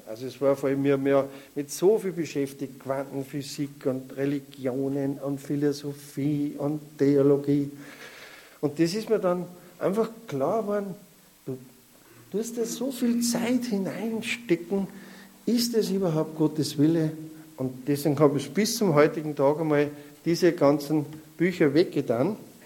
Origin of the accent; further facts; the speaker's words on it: Austria; Ja, wir sind aus Österreich.